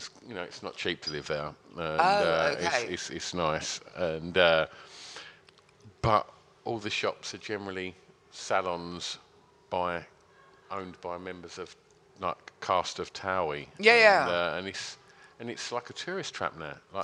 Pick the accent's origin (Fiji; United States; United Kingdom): United Kingdom; East of England; Well, we're from Essex, so we've seen...